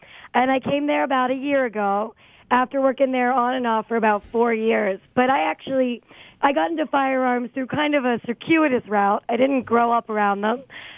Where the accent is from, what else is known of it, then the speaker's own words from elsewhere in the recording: East Coast, United States; now in Cody, United States; I grew up on the East Coast, and I didn't have much time for hunting between grad school and work in D.C., and so I've come out here